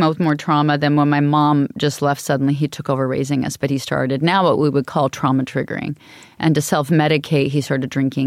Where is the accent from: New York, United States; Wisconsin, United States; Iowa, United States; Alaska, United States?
Alaska, United States; Anchorage; I was raised in Anchorage, sweet Mormon family, singing in hotels for tourists.